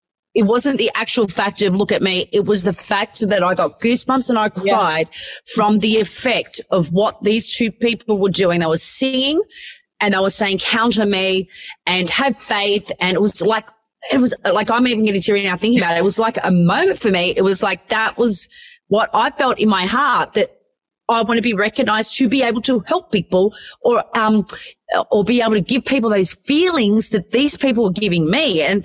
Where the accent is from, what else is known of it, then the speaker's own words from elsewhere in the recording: Australia; also born or lived in Croatia; even though I lived in Australia and I'm Australian, but I was born in Croatia